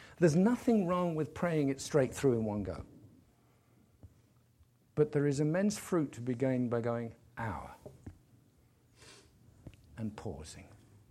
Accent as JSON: {"language": "English", "region": "England", "country": "United Kingdom", "said": "Then, because I'm English, I can pray for European marriages."}